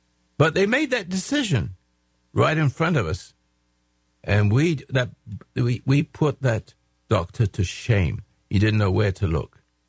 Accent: England, United Kingdom; accent: English; now in Grants Pass, United States; I still got my English accent.

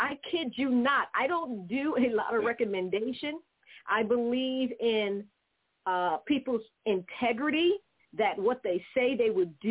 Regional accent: Charleston, South Carolina, United States; born there; I was born in Charleston.

